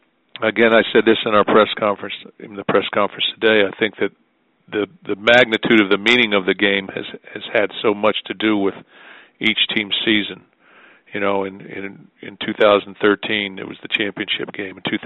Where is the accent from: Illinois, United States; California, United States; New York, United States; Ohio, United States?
Ohio, United States; You know, I'm from Ohio.